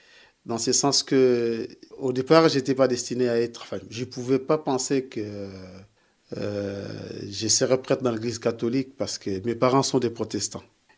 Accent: Kinshasa, DR Congo; Donc, je suis originaire du Congo, Kinshasa. Donc, je suis né il y a 48 ans à Kinshasa.

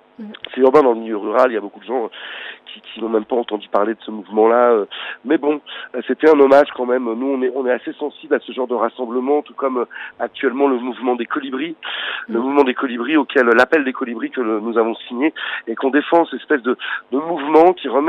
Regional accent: Paris, Île-de-France, France; puisque je suis parisien

